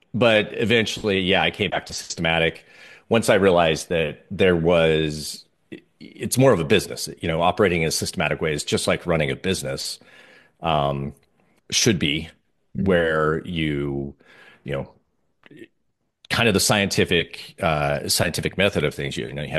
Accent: Utah, United States; I'm from Utah, so like small town.

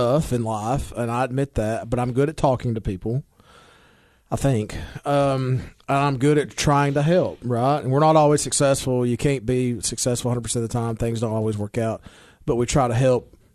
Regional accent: Baxter, United States; It's town of Baxter, and I'm from Baxter, so I say city of Baxter.

